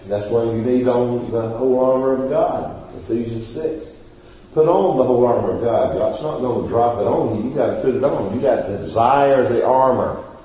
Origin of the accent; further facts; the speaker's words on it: Boston, Massachusetts, United States; They say, where are you from? I say, well, Boston. I don't know how many Bostons there are.